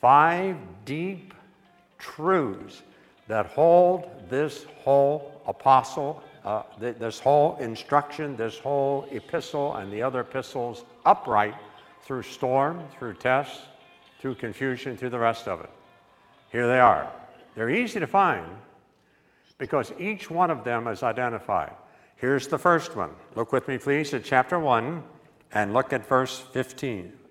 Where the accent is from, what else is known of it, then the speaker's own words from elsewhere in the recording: West Virginia, United States; I'm from West Virginia. I never seen nothing quite that big before.